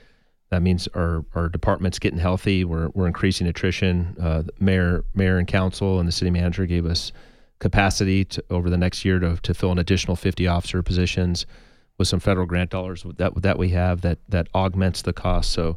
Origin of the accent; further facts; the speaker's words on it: Tucson, Arizona, United States; because I grew up in Tucson where I just have to look north to see the mountains, the Catalinas, and I know where I'm going.